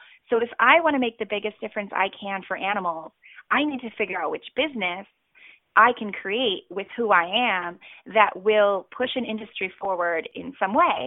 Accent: Chicago, Illinois, United States; I mean, I'm from Chicago

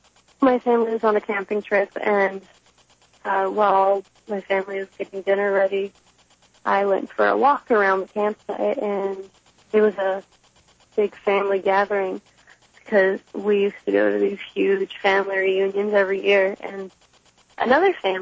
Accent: Provo, Utah, United States; Yeah, I grew up in Provo, Utah, which is literally the most conservative town in America.

